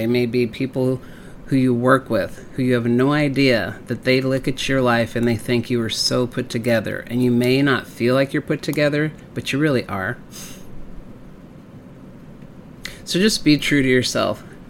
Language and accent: English; Texas, United States; And I grew up in Texas and I like country music